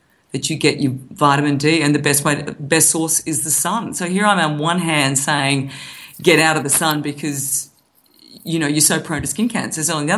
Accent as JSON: {"language": "English", "region": "Queensland", "country": "Australia", "tie": "born or raised there", "said": "And I'm a old Queensland kid. I grew up in Queensland and we love the beach. We went to the Gold Coast on the holidays"}